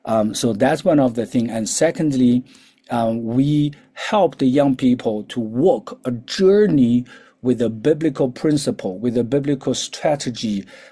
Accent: China; English is a second language; now in South Africa; We study English in China, but we didn't speak English. So basically, I need to practice my English. That's the hurdle. And since I came to South Africa, I need to practice, to listen, to speak.

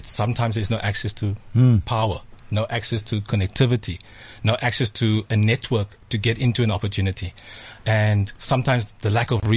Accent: Cape Town, Western Cape, South Africa; I come from the Cape Flats. It's Mitchell's Play in Cape Town.

